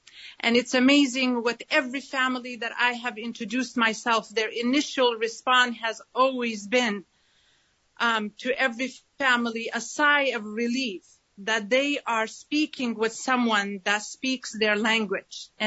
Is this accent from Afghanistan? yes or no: yes; Afghanistan; now in Seattle, United States; I am IWCC Refugee Support Coordinator. I am Afghan American. I am also a refugee. I came to Seattle with my mother during the Soviet invasion of Afghanistan.